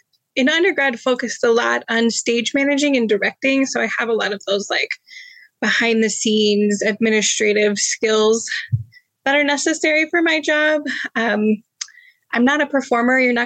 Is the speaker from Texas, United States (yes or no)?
no; Singers Glen, Virginia, United States; So I grew up in Singers Glen, which is pretty close to EMU, maybe 20 minutes from Bridgewater. I'm not Mennonite, but I did grow up in a Brethren church